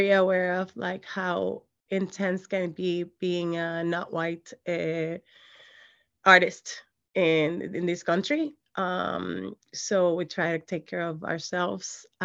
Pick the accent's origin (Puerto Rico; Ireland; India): Puerto Rico; Quebradillas; I'm originally from Quebradillas, which is like neighboring towns, like border